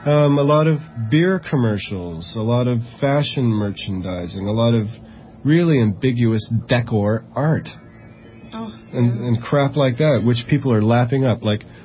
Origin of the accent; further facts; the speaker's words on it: Canada; I lived in West Germany for 3 years, and I got more rides by wearing a Canadian badge on my jean jacket.